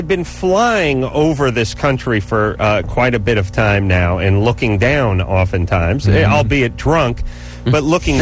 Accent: North Hollywood, California, United States; I'm from North Hollywood. That's kind of exciting to me.

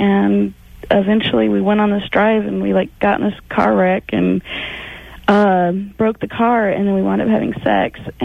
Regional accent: Stockton, California, United States; Stockton. Yeah.

